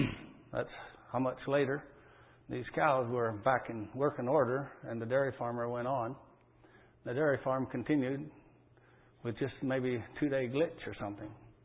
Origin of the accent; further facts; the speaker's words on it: Tennessee, United States; When I was a boy, just east of us where we grew up there in Tennessee